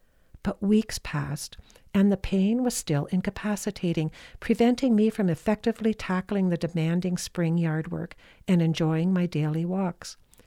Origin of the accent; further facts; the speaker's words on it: Canada; Here in my home country of Canada